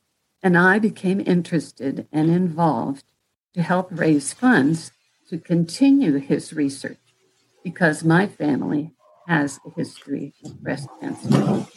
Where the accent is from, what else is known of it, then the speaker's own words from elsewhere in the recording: Akron, Ohio, United States; also born or lived in Cleveland; First group was a group of five Greek Orthodox Christian churches in Cleveland and Akron, my hometown and my place of birth.